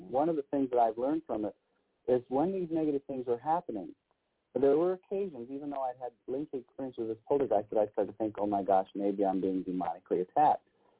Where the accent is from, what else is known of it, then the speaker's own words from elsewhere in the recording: Michigan, United States; I grew up in Michigan. We lived in a very rural area in the midst of the woods.